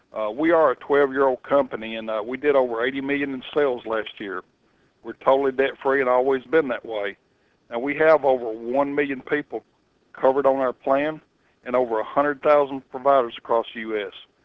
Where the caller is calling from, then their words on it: Greensburg, Kentucky, United States; I live in Greensburg, Kentucky.